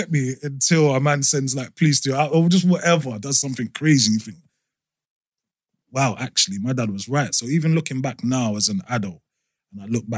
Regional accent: London, United Kingdom; I grew up in like a, I would say like a tough area. I grew up in Northwest London, you know, like Kensal Green, Harsden. Yeah, I've started my life on Brunel Estate. That's where I first lived, which is Westbourne Park.

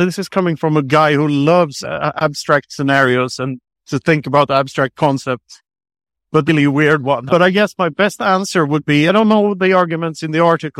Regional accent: Sweden; English is a second language; now in Spain; Yeah, I come from Sweden, but I live in Spain

